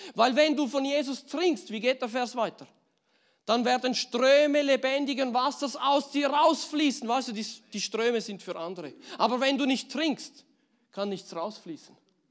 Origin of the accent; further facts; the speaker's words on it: Switzerland; Wir sind Schweizer